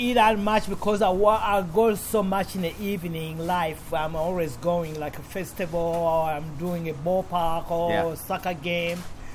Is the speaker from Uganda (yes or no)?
yes; Uganda; moved away; I'm from Uganda and I grew up carrying a basket on my head.